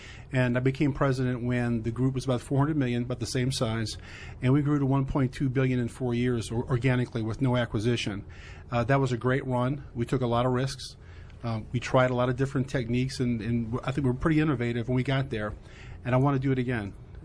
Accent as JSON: {"language": "English", "town": "New Orleans", "region": "Louisiana", "country": "United States", "tie": "born or raised there", "said": "It was almost like a Mark Twain existence. I lived about a block from the Mississippi River. Rode my bike everywhere, across the ferry into the French Quarter."}